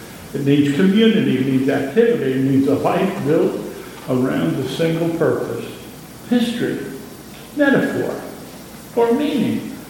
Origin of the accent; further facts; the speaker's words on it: Pennsylvania, United States; I'm originally from Pennsylvania, and Pennsylvania is known as the Keystone State.